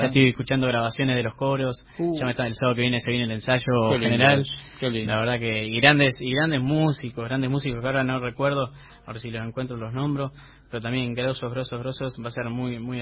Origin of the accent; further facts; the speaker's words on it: Mercedes, Argentina; born there; De Mercedes. Bueno, yo soy nacido en Mercedes.